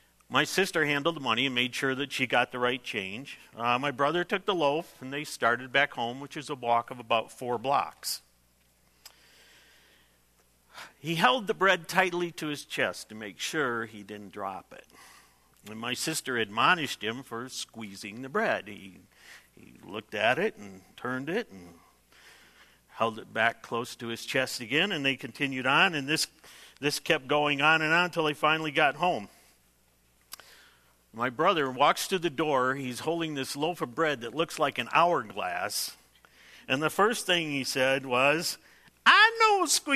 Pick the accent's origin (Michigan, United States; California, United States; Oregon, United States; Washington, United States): Michigan, United States; Detroit; I'm originally from Detroit, and I lived there back in the 1950s. Yes, yeah, I really am that old